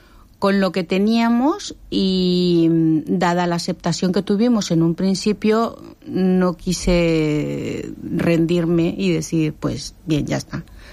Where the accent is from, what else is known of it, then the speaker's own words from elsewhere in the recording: Mexico; also born or lived in Honduras; yo nací en Honduras, pero a la semanita ya estaba viviendo en México y estuve viviendo ahí pues todo el tiempo. O sea, he sido criada en México.